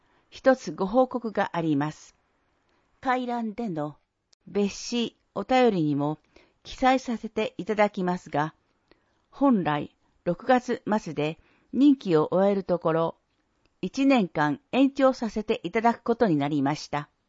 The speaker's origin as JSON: {"language": "Japanese", "region": "Saitama", "country": "Japan", "tie": "born or raised there", "moved": "yes", "lives_now": "Tokyo, Japan", "said": "埼玉の住宅街で生まれ育ち、東京に出た私にはそれが普通でした。"}